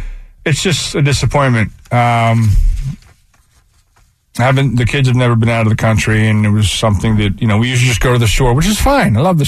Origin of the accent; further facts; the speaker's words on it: Avalon, New Jersey, United States; I grew up in Avalon, basically. Worked there for 20 summers.